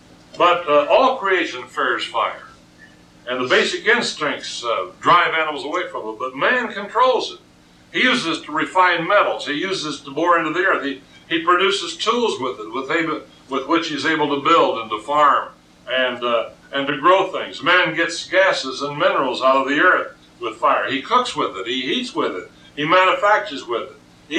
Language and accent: English; Colorado, United States; also born or lived in Wyoming; I was raised up in my youth around ranches and horses and cattle. And so, and I was born and raised out in Colorado and lived a good part of my life in Wyoming and so on.